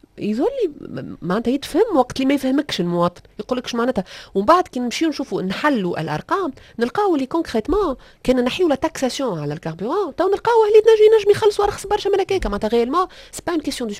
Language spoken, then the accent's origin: Arabic; Tunisia; في اطار منظومه النقل اللي عندنا في تونس